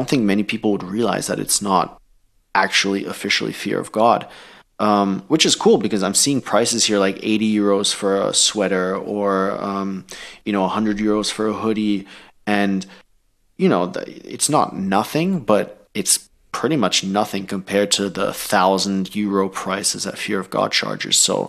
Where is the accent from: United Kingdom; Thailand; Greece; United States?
Thailand; I played basketball growing up in Thailand.